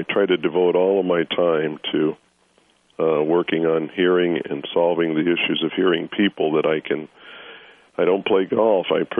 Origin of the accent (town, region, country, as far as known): Nixa, Missouri, United States; born or raised there; also born or lived in Springfield, Missouri